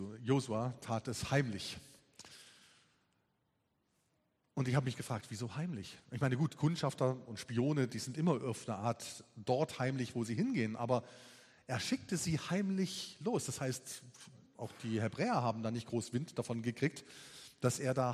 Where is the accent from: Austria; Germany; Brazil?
Germany; Brombach, Baden-Württemberg; Wenn ich heute durch Brombach fahre, wo ich aufgewachsen bin